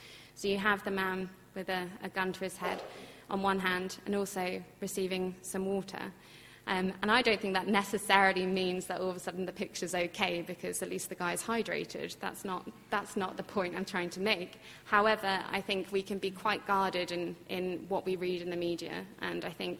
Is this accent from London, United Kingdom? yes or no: no; Scotland, United Kingdom; the definition in this country anyway is around challenging British values, which I, as a Scot, take very big issue with.